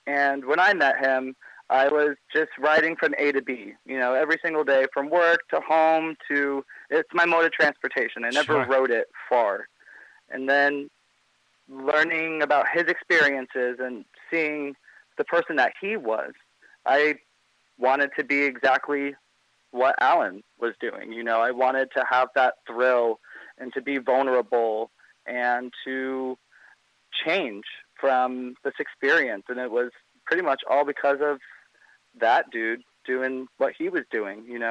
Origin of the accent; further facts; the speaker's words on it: Fort Myers, Florida, United States; I grew up in Fort Myers, Florida.